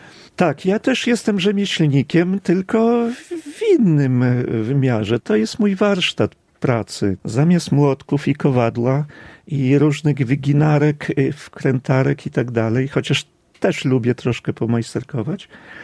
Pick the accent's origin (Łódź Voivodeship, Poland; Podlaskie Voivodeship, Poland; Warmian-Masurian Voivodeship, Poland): Podlaskie Voivodeship, Poland; Studziwody; born there; urodziłem się w Studziwodach, w miejscu stworzonym przez najważniejszych ludzi na Podlasiu w nowożytności, a to jest rodzina Siechieniewiczów.